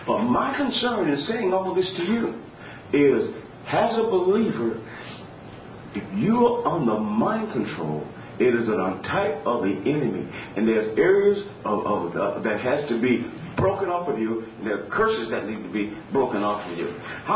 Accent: Jacksonville, Florida, United States; My wife and I, we are from Jacksonville, Florida, and this is a church down.

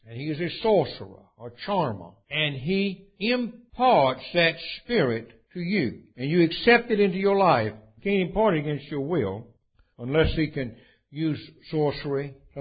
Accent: Alabama, United States; Now, I was raised down in Alabama, and all the houses were up about 2 feet off the ground

